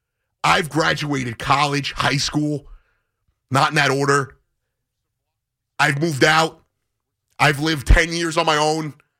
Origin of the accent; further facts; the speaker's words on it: New York, United States; I've never seen that in my 33 years as a New Yorker.